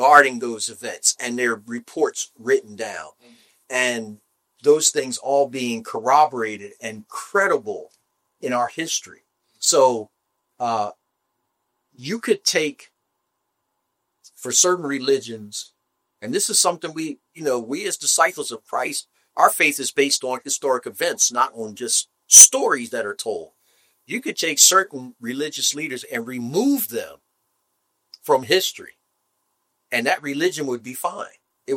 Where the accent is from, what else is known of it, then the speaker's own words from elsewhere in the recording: Philadelphia, Pennsylvania, United States; I grew up in Philadelphia, and as a kid, we went to where they signed a Declaration of Independence.